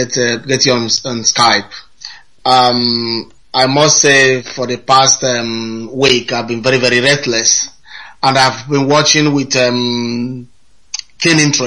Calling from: New Zealand; I'm calling from New Zealand

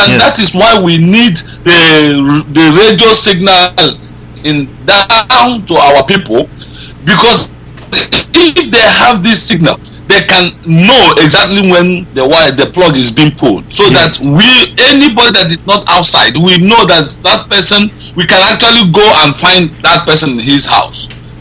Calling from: Dublin, Leinster, Ireland; I'm calling from Dublin, Ireland.

